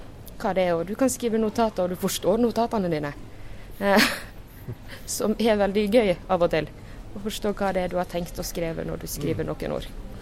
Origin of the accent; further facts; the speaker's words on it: Jølster, Vestland, Norway; Jeg fra Jølster. Det en liten plass I Sunnfjord, altså midt I Sognefjordene.